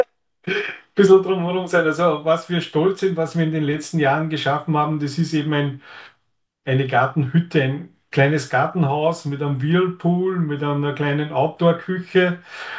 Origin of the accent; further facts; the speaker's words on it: Austria; muss man als Österreicher auch Skifahren gehen